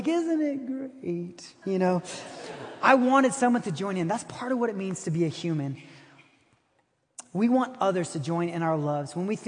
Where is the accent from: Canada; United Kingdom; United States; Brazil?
Brazil; I grew up in Brazil. I love soccer.